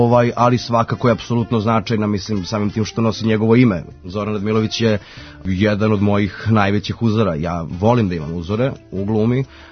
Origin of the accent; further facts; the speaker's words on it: Niš, Nišava District, Serbia; sa glumcima uz koje sam odrastao u Nišu